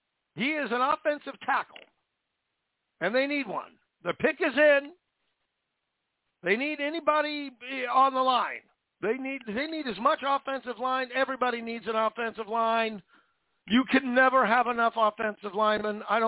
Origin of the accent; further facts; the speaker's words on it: Seattle, Washington, United States; Talk about my hometown, Seattle.